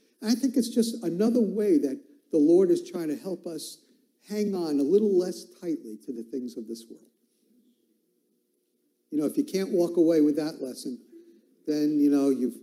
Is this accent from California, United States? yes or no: no; Brooklyn, New York, United States; I hear, I'm from Brooklyn, take it with a grain of salt.